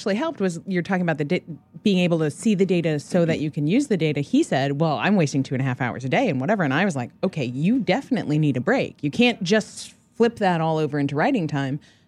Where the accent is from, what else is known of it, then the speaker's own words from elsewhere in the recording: San Diego, California, United States; I said, if we're going to meet in Los Angeles, I'm from San Diego.